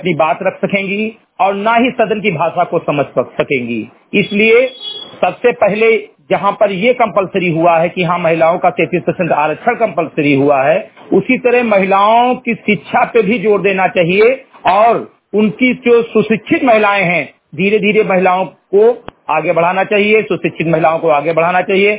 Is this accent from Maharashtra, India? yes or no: no; Uttar Pradesh, India; ग्राम सभा समिति कटाई विकासखंड मेंदुआ जनपद बहराइच का मूल निवासी हूं